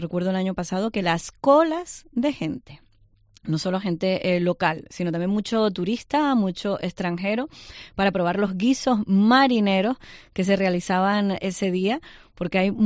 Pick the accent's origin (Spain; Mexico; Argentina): Spain; Los Cristianos, Canary Islands; Nos vamos a ir a los cristianos. Recuerda que hace un par de semanas comentábamos, pues debido al incendio, ¿no?, que asolaba nuestra isla